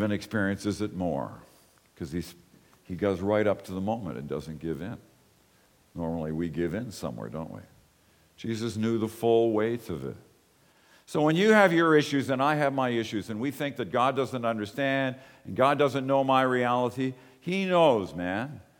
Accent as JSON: {"language": "English", "town": "Belfast", "region": "Northern Ireland", "country": "United Kingdom", "tie": "born there", "said": "I was actually born in Belfast, and I'm not sure what that hospital even was."}